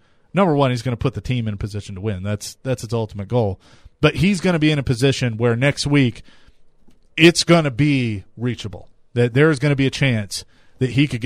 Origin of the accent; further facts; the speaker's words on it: Nashville, Tennessee, United States; when I grew up in Nashville, Tennessee, there was not an NFL team.